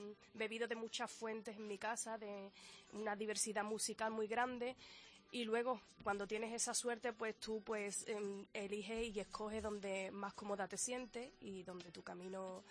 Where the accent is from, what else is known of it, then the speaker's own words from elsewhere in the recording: Seville, Andalusia, Spain; de aquí, de Sevilla, qué bonita, sevillana.